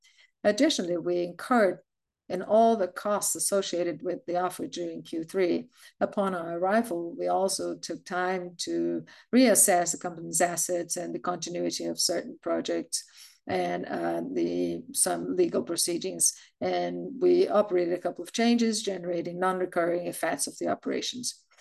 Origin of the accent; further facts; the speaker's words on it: São Paulo, Brazil; the new CFO and head of investor relations. I'm from Sao Paulo. I was born and raised here in Sao Paulo City